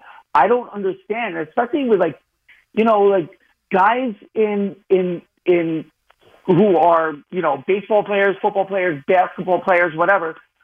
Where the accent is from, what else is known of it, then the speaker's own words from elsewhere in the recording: New York City, New York, United States; Fan. I'm a New Yorker. Yeah, I got a 347 number.